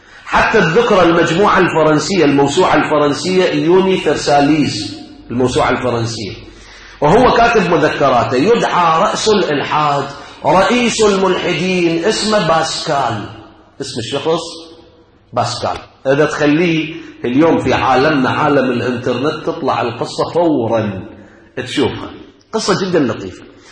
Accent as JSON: {"language": "Arabic", "country": "Iraq", "said": "احنا عندنا في العراق يسموه ربل"}